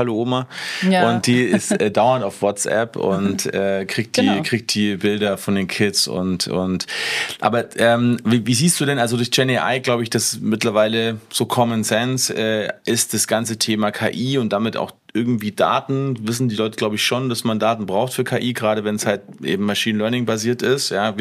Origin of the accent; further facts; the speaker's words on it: East Germany, Germany; born there; ich lebe ja gerade in Schwaben und bin geborener Ossi